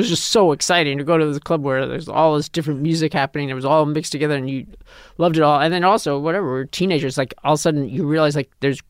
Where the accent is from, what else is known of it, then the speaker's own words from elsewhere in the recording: New York, United States; which is another thing about growing up in New York.